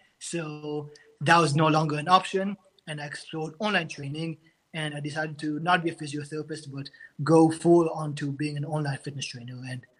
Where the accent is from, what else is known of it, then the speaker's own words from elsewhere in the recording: Israel; now in China; I'm from Israel. When I was six, my family and I moved to China, and this was in 2004